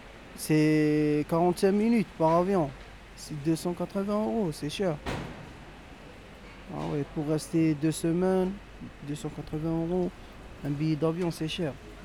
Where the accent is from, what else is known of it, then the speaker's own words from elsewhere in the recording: Oran, Oran Province, Algeria; Je suis algérien. Ouais.